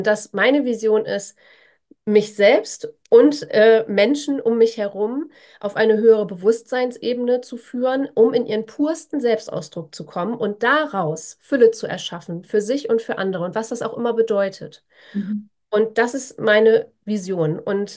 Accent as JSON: {"language": "German", "region": "Bremen", "country": "Germany", "tie": "born there", "said": "ich komme ja aus Bremen gebürtig"}